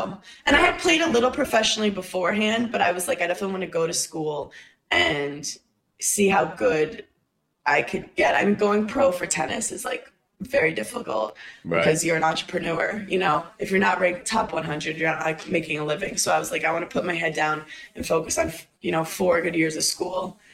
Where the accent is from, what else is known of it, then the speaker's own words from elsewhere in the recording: Brooklyn, New York, United States; oh, like, I'm from Brooklyn, New York. I've never even seen a gun.